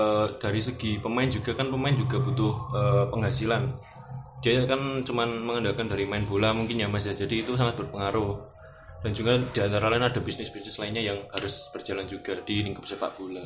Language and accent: Indonesian; Surakarta, Central Java, Indonesia; saya dari Solo.